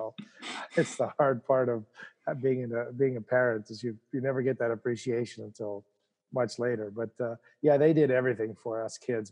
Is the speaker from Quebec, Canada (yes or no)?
yes; Montreal, Quebec, Canada; growing up in Montreal